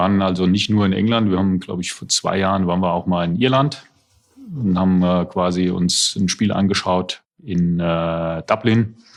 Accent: Selters, Hesse, Germany; Ja, ich komme aus Seltas im Taunus.

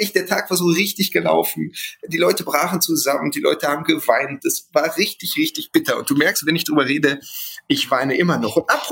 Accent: Gelsenkirchen, North Rhine-Westphalia, Germany; ich bin ganz in der Nähe von Parkstadion aufgewachsen, war auch ganz viel damals

